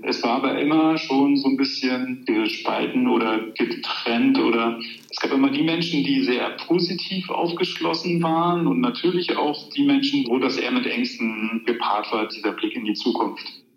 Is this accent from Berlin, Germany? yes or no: no; Finken, Mecklenburg-Vorpommern, Germany; also born or lived in Röbel; ich bin 1979 in Rögel an der Müritz geboren. Das ist im schönen Mecklenburg-Vorpommern in der Mecklenburgischen Seenplatte. Und aufgewachsen bin ich in einem kleinen Dorf in dem Altkreis Rögel, das heißt Finken.